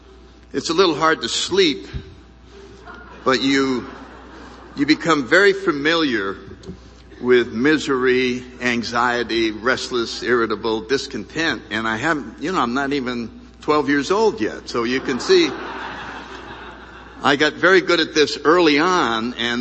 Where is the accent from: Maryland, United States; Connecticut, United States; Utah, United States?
Connecticut, United States; New Haven; I grew up in New Haven, Connecticut. I was born in 1931. The main event of my childhood was World War II.